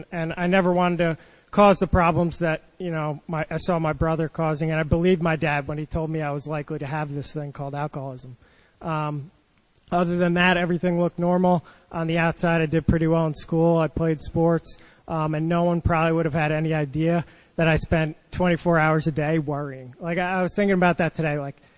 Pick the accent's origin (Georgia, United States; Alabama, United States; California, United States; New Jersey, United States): New Jersey, United States; So I grew up in New Jersey.